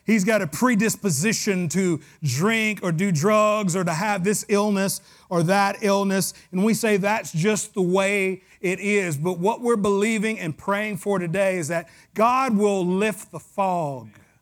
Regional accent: the South, United States; I know ain't's not proper, but, you know, I'm from the South, so a lot of things ain't right in the South.

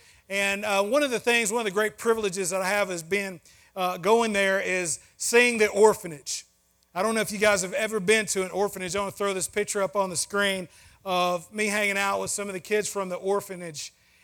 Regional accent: Tennessee, United States; I'm a Tennessean. I grew up in West Tennessee, very rural Tennessee.

